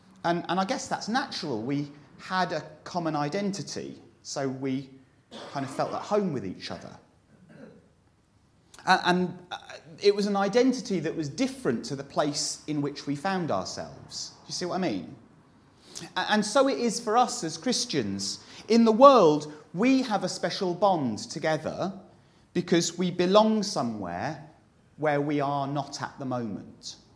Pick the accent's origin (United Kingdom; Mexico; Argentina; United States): United Kingdom; as a Brit, there's a sudden kind of bond that you have when you meet people who are British as well in that foreign place.